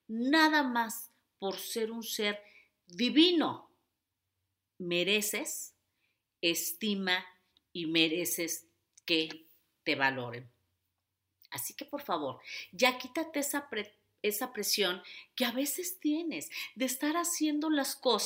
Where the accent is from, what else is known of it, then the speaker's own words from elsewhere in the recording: Mexico; Les recuerdo que yo soy mexicana, por eso les hablo de esto.